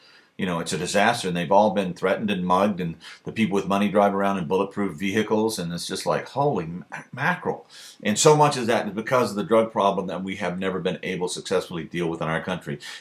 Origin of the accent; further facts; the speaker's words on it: Mexico; And I grew up in Mexico, so I've seen a lot of Mayan ruins, a lot of ruins in general.